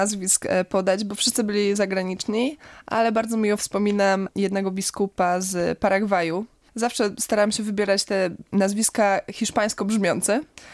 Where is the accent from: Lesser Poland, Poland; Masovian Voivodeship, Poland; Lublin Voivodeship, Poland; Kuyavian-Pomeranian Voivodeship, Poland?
Kuyavian-Pomeranian Voivodeship, Poland; Bydgoszcz; Urodziłam się w Bydgoszczy, chodziłam do wszystkich szkół po kolei w Bydgoszczy, także jestem dumną bydgoszczanką z parafii Matki Boskiej Królowej Męczenników w Fordonie